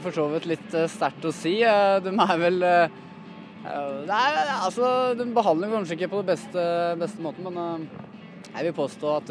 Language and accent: Norwegian; Albania; Jeg er fra Albania.